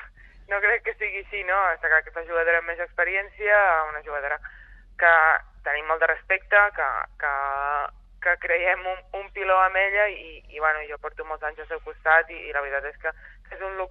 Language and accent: Catalan; Girona, Catalonia, Spain; Soc gironina